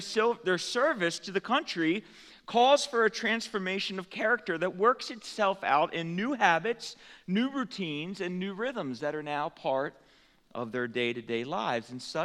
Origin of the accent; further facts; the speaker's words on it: Pennsylvania, United States; I was a graduate from Penn Manor High School, and so this was my first year coaching football at Solanco, and the very first game of the season, we were going against the school that I had spent 10 plus years of my life attending.